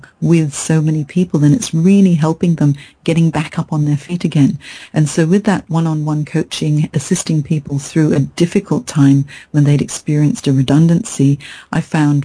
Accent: Hong Kong; also born or lived in Minnesota, United States; because that's my home. I'm half Chinese, half English, and I grew up in Hong Kong

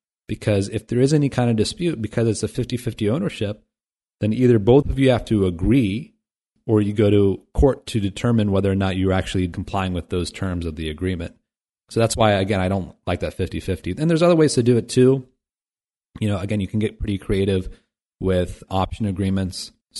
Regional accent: Midwest, United States; I'm from the Midwest, but I haven't heard it.

